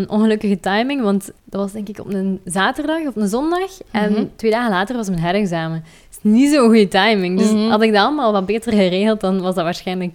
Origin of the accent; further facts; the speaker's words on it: Zottegem, Flanders, Belgium; Ik ben van Zottegem.